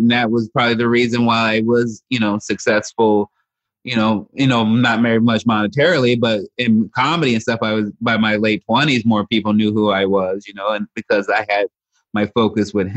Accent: Chicago, Illinois, United States; me growing up in Chicago and being a Midwesterner, that thing that wasn't really foreign to me.

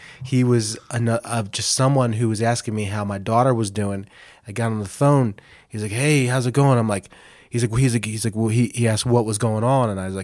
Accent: New Jersey, United States; Yeah, I'm from South Jersey, you know?

